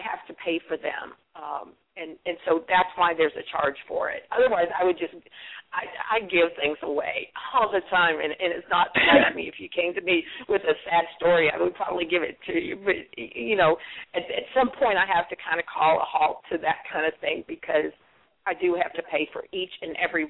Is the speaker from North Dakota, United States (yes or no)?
no; Georgia, United States; I'm also a Georgian. I'm a Southerner